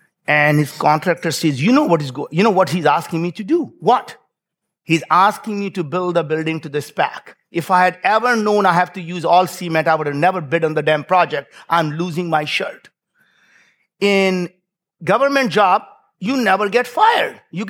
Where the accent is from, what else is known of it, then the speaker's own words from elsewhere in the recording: India; I was born in India. And it, as many of you probably know that, we grew up very, very poor in India.